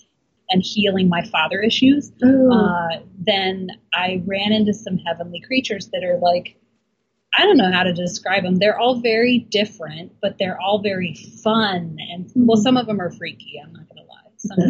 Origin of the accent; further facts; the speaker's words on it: Portland, United States; I'm from Portland.